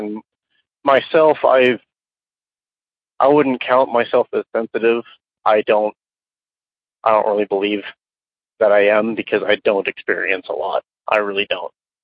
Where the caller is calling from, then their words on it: Utah, United States; Hello, I'm calling in from Utah.